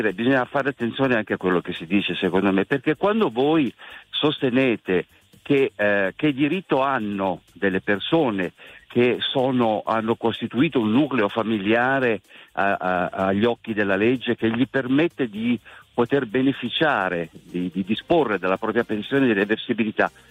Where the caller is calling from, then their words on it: Turin, Piedmont, Italy; Sono da Torino.